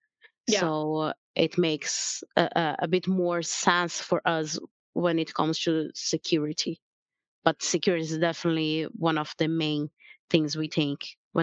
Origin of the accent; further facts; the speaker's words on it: Brazil; moved away as an adult; now in Ireland; as you see, I'm Brazilian, I'm working there, I'm not Irish. They had to recruit me all the way from Brazil.